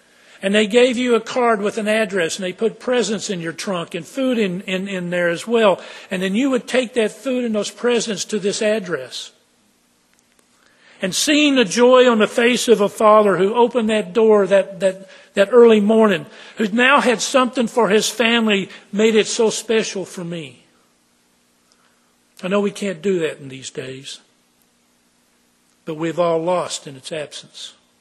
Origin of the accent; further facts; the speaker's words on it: Lubbock, Texas, United States; I remember this as a teenager growing up in Lubbock, Texas.